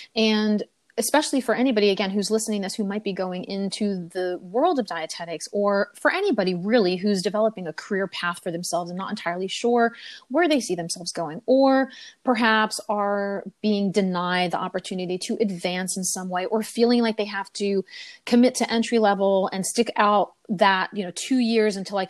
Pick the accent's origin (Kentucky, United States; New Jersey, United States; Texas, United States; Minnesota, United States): New Jersey, United States; As I said, I'm from New Jersey, but I'm from a part of New Jersey that is very close to New York. And if I allow myself, I can talk like this if I want to.